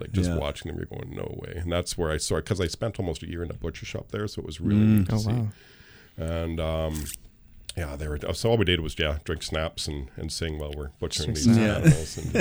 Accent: Canada; Not too many Canadian chefs, so trying to make it up the ladder as a Canadian young apprentice was difficult.

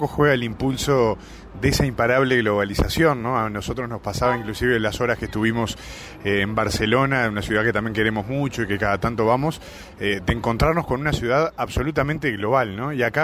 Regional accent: Uruguay; uno como uruguayo, ¿no?, como vecino de ese gigante que es Brasil

